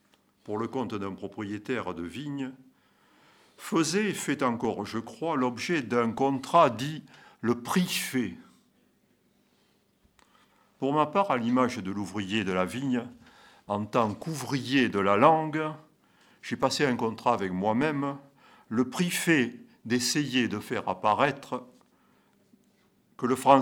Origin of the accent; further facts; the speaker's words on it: Maspie, Nouvelle-Aquitaine, France; moi je suis de Maspi. Maspi est le nom de mon village béarnais d'origine, 30 km au nord de Pau.